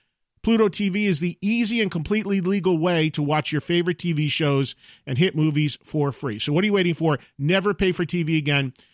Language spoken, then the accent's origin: English; New Jersey, United States; July 19th in New Jersey, my home state, Stanhope House, Stanhope, New Jersey.